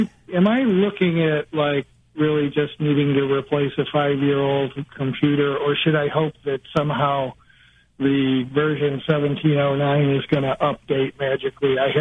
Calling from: Churchville, New York, United States; From Churchville, New York.

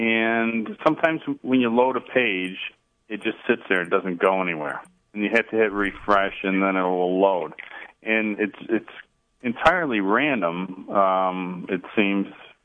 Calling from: Walcott, New York, United States; Walcott, New York.

